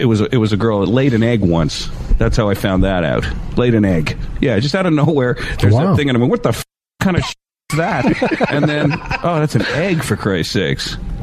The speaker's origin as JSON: {"language": "English", "country": "South Africa", "tie": "born there", "said": "I was born in South Africa"}